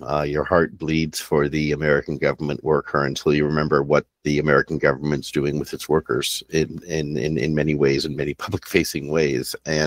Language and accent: English; Ontario, Canada; born there; I was adopted in 1968 when I was born in Southern Ontario.